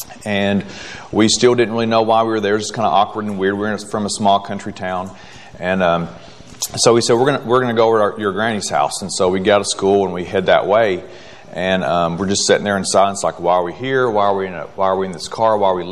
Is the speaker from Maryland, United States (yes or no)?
no; Kentucky, United States; I grew up in Kentucky, and we don't get a whole lot of tornadoes out there